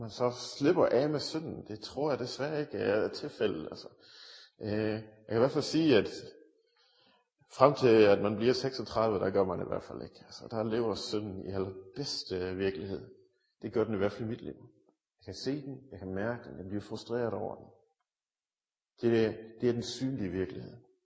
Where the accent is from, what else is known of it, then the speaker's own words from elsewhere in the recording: Region of Southern Denmark, Denmark; Jeg er født og opvokset i Sønderjylland, så hvis I synes, at jeg snakker lidt mærkeligt, så er det derfor.